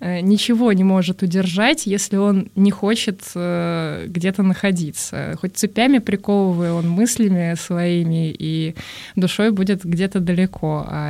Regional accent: Kyrgyzstan; born there; Ну, я родилась в Киргизии. Моя мама там тоже родилась.

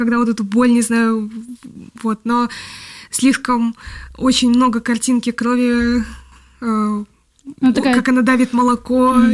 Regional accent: Bishkek, Kyrgyzstan; Russian is a second language; я из Бишкека, поэтому я, наверное, изнеженная для такого.

